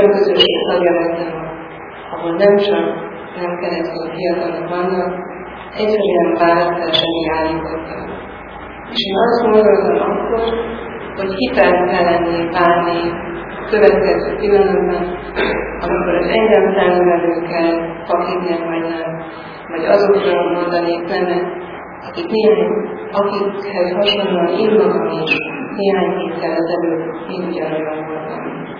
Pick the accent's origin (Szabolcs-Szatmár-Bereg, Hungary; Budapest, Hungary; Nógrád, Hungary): Szabolcs-Szatmár-Bereg, Hungary; mert egy kicsi szabolcsi faluban nőttem fel